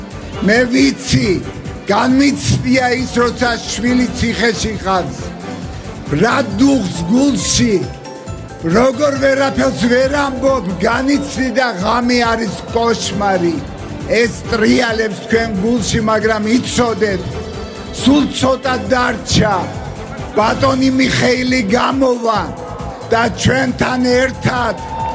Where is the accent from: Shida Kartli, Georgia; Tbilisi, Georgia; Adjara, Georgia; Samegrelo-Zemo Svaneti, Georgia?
Samegrelo-Zemo Svaneti, Georgia; Zugdidi; მე ვიგრძენი, რომ მე ზუგდიდელი ვარ და მიყვარ ჩემი ზუგდიდი და მე უყვარ ვარ ჩემ ზუგდიდს.